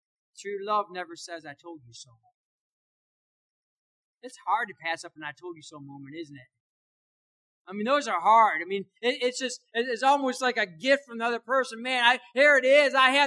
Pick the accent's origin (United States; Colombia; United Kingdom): United States; Michigan; Pastor Bob McDonald, my pastor I grew up under in Michigan